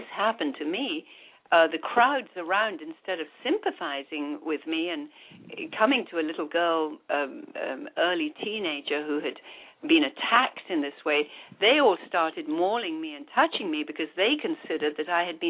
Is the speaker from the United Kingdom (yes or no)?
no; India; The things I saw growing up in India were where there were rat temples.